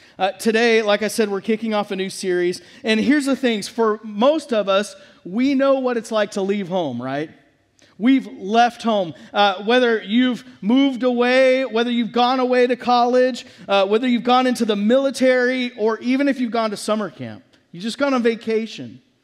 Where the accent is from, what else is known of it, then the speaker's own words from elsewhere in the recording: Texas, United States; Now, I grew up in Texas, and we were in Dallas-Fort Worth